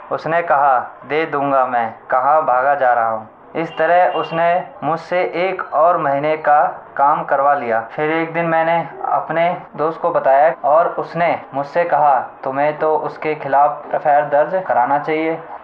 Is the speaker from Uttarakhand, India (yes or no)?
yes; Uttarakhand, India; now in Delhi, India; मैं बदरपुर में रहता हूँ और मैं उत्तरांचल का रहने वाला हूँ।